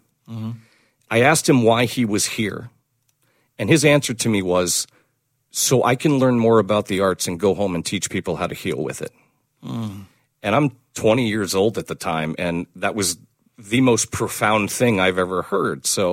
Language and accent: English; Seminole, Florida, United States; I grew up in Seminole. I'm like multi-generation Pinellas County.